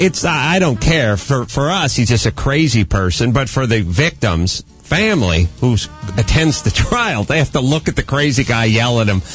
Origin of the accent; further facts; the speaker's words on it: United States; I'm an atheist and I'm offended. This is enough. I'm an American first.